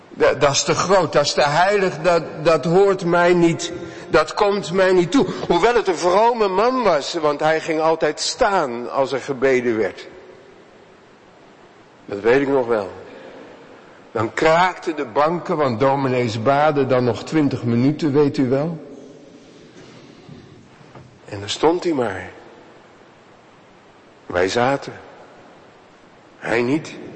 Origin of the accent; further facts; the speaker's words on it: Delft, South Holland, Netherlands; Ik kom uit Delft.